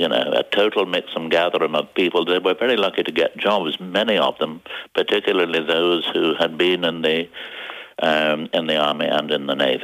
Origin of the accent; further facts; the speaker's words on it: Ireland; once he heard I came from Ireland, he started to talk about Irish politics